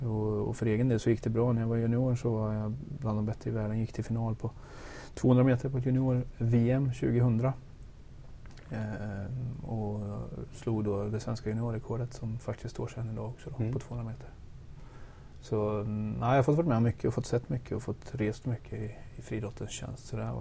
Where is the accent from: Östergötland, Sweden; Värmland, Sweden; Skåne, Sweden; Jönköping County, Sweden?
Östergötland, Sweden; Finspång; Jag är östgöte från början. Jag kommer från en liten ort i Östergötland som heter Finspång.